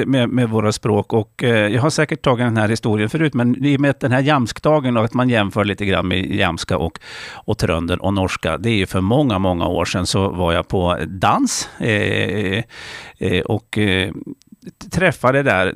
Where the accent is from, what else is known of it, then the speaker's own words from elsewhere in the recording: Jämtland County, Sweden; accent: Jamtish; februari och det har vi gjort här i Jämtland till jamskdan. Alltså det är då vi ska helst prata jamska, vår dialekt alltså då med någon under den dagen.